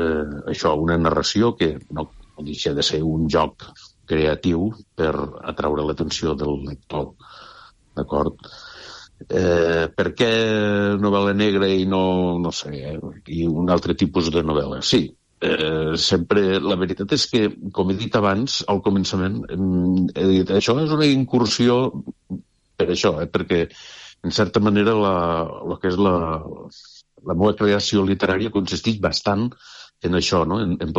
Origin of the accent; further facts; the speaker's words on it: Traiguera, Valencian Community, Spain; el dia 29 faig la presentació a Traiguera, que és diríem, el meu poble